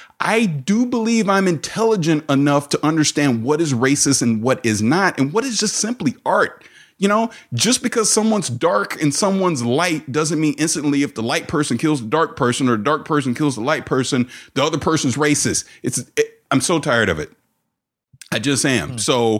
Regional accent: the South, United States; I'm 45. I am from the South.

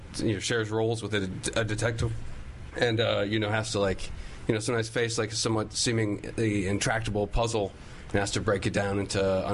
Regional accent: Arlington, Virginia, United States; Arlington, Virginia.

